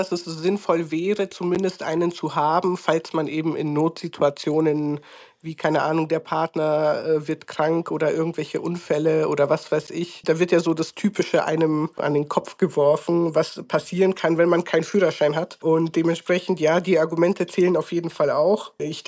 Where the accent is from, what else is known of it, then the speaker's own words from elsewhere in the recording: Romania; wir sind aus Rumänien